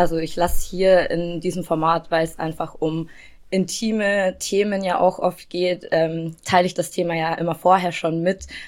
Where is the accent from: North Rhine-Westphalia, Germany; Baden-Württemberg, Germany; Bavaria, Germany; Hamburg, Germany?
Bavaria, Germany; Regensburg; Ja, und ich denke, das ist so eine kleine Stadt und vergleichbar mit meiner Heimatstadt Regensburg